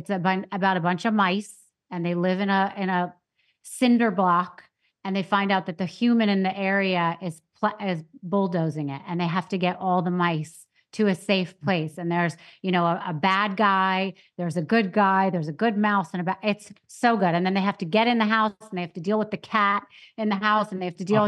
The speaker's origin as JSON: {"language": "English", "town": "Anchorage", "region": "Alaska", "country": "United States", "tie": "born there", "said": "And I only mention it too because I was born in Anchorage, Alaska."}